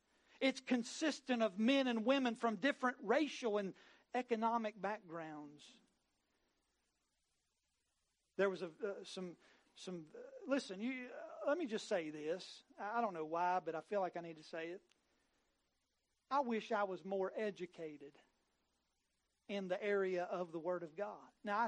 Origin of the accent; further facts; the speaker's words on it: West Virginia, United States; Honestly, it don't, because I know my roots. I do, man. I'm from West Virginia.